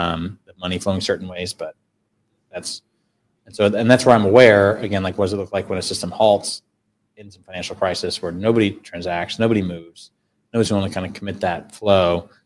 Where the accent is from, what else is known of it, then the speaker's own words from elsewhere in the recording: Anchorage, Alaska, United States; born there; I was born in Anchorage, Alaska.